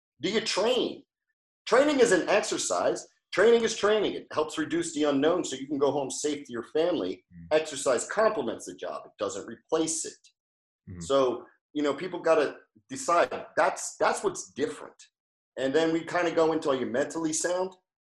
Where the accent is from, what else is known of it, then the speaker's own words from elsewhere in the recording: New Jersey, United States; I'm from Jersey.